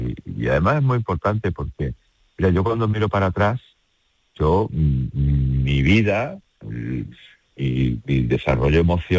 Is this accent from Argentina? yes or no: no; Seville, Andalusia, Spain; yo no sé si tú sabes que yo soy sevillano.